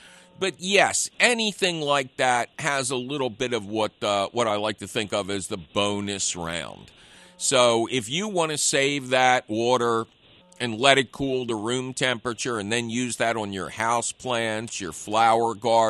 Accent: Philadelphia, Pennsylvania, United States; And because I'm from Philadelphia, I will talk to the plant a little bit up front.

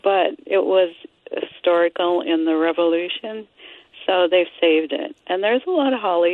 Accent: North Dakota, United States; Where I grew up in North Dakota, we called them June berries.

